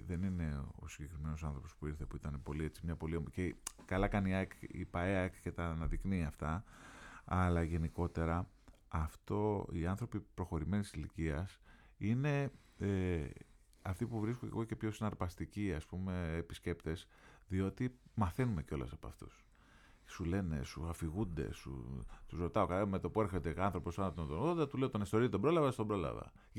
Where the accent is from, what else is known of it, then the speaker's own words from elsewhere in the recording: Ionian Islands, Greece; Εγώ είμαι Κεφαλονίτης, όπως είπαμε. Δεν έχουμε καμία απολύτως σχέση με πρόσφυγες και προσφυγιά.